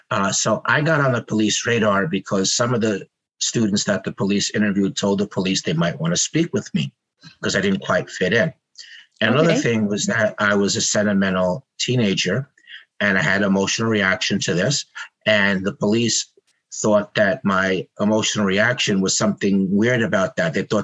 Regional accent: Peekskill, New York, United States; whereas I was from Peekskill in Westchester County.

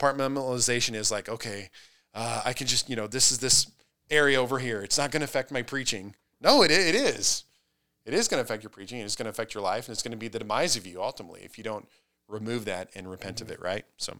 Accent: Nebraska, United States; one time I went to a Nebraska football game, because I'm from Nebraska.

